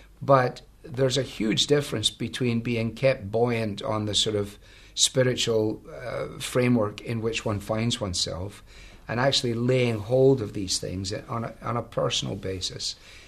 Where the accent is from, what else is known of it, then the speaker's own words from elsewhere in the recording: Glasgow, Scotland, United Kingdom; in the 50s in Glasgow, and I had the privilege of being brought up in a home that was Christian.